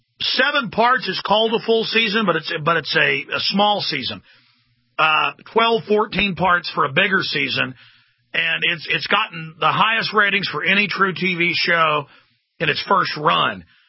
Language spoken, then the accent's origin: English; United States; not because they're Jews, not because they're British, not because we're American, but because we've got a big, corrupt, old government.